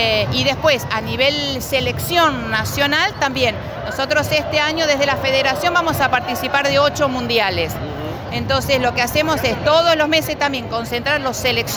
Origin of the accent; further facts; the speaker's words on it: Esperanza, Santa Fe, Argentina; Yo soy de un pueblo chico también, soy de Esperanza